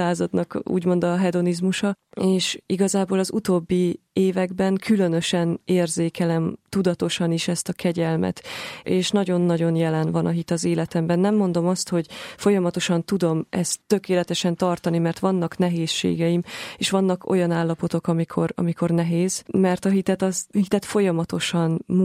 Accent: Szentendre, Pest, Hungary; Eredetileg én szentendrei vagyok, és szüleim festőművészek, úgyhogy egy művész családból származom, és az iskolai, általános iskolai éveimet Szentendrén töltöttem

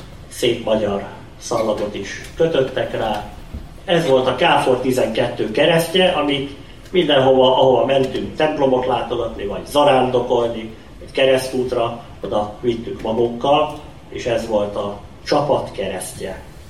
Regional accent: Hungary; mert magyarok vagyunk, Szent István népe vagyunk

